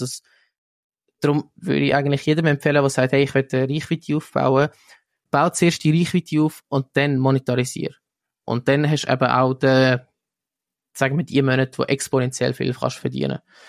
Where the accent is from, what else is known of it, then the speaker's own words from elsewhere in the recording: Switzerland; wie ich gesagt habe, als Schweizer